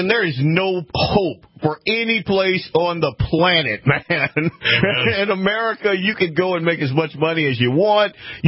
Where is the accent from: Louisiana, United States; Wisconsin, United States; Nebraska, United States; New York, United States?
Louisiana, United States; I grew up in Louisiana, like backwoods. I mean, just we didn't have a lot of money. We never did growing up.